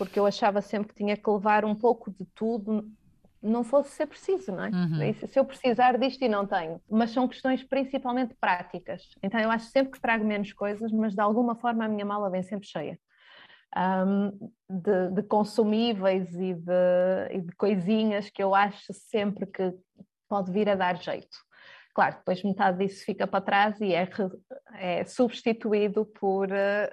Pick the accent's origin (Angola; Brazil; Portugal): Portugal; moved away; also born or lived in Timor-Leste